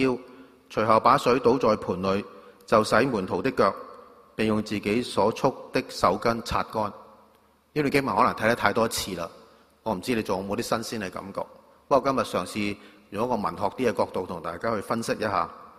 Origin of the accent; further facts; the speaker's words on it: Guangdong, China; 作為我們廣東人講的死剩種